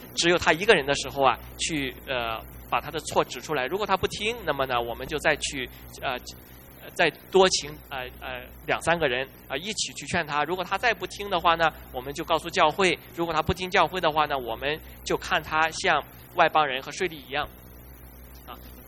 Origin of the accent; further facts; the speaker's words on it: China; 我们中国人的翻译就是不要把人看扁了